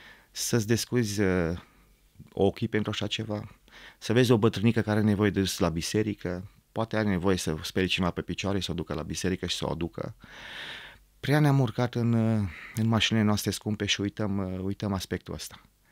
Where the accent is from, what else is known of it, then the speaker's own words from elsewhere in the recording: Romania; să-mi cinstesc țara pe cât posibil, trăind frumos printre oameni și vorbind un graiul meu românesc, oriunde m-aș duce